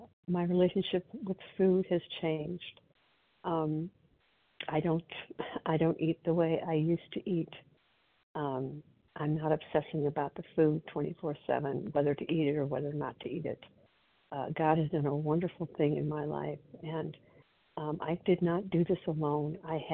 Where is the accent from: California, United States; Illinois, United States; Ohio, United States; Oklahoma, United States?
Illinois, United States; I'm from Illinois, a grateful, recovered, compulsive overeater.